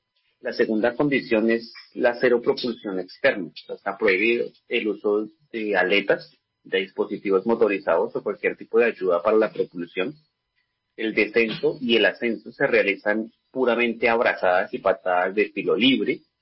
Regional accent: Colombia; como colombianos pues seguimos y hemos dado noticias

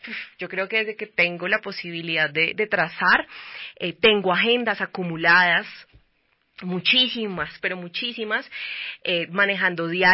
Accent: Bogotá, Colombia; yo soy Rola, soy bogotana, pero me ha acompañado en este camino de también salir y volver, y siempre Bogotá abraza y cuida.

